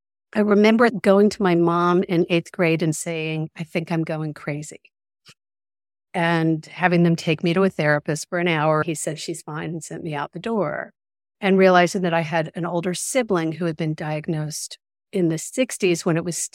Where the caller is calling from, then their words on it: Atlanta, Georgia, United States; I am zooming in from Atlanta, Georgia